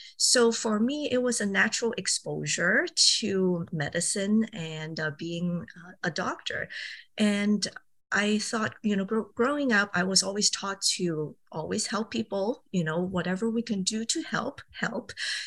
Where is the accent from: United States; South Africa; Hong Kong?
Hong Kong; Yes, I grew up in Hong Kong